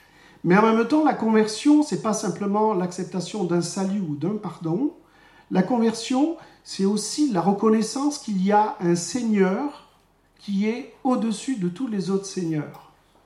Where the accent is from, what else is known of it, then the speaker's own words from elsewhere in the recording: Algeria; born there; Enfin, je suis pas né en France, je suis né en Algérie, mais c'était français à l'époque.